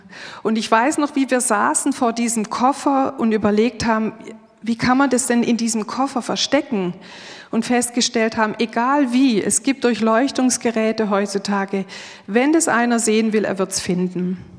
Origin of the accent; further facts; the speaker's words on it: Schramberg, Baden-Württemberg, Germany; mein Mann und ich, wir kommen aus Schramberg, das ist ja nicht allzu weit weg